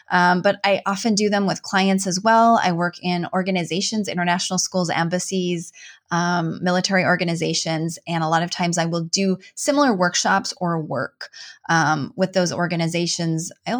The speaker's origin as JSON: {"language": "English", "region": "Minnesota", "country": "United States", "said": "Yeah. Oh, that's a good, I mean, I'm from Northern Minnesota."}